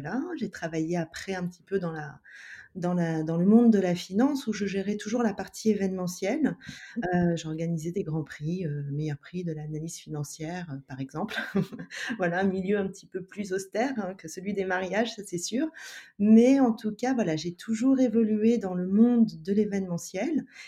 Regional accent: Southern France, France; now in Paris, France; J'habite Paris et je viens du sud de la France à l'origine.

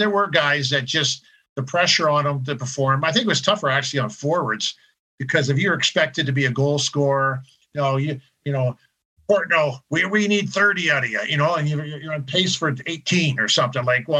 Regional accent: Newmarket, Ontario, Canada; I grew up in Newmarket, more or less.

